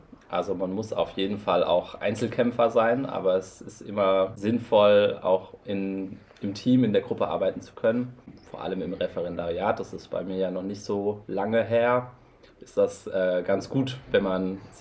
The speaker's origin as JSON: {"language": "German", "town": "Stuttgart", "region": "Baden-Württemberg", "country": "Germany", "tie": "born or raised there", "said": "Ich bin geboren in Stuttgart. Der Großteil meiner Familie kommt auch noch aus dieser Gegend und wohnt da weiterhin. Und ich bin auch in Baden-Württemberg in die Schule gegangen."}